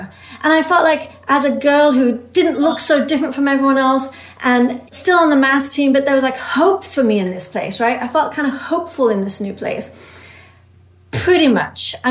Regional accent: England, United Kingdom; when I was an immigrant growing up in England.

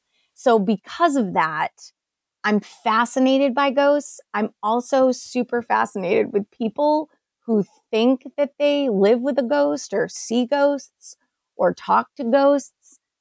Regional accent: Maine, United States; So I was doing a sleepover. I grew up in Maine, great state of Maine.

